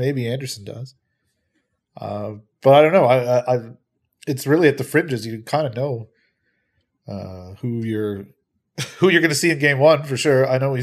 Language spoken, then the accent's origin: English; Peterborough, Ontario, Canada; I am from Peterborough. 705, baby.